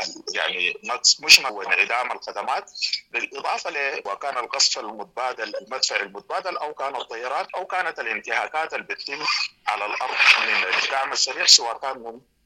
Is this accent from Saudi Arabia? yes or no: no; Sudan; نحن سودانيين